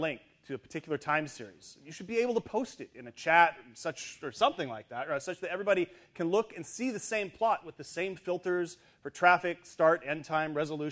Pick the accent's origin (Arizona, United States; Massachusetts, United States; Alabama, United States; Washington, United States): Washington, United States; Seattle; because, you know, I'm from Seattle, so, you know, SpaceX, yay!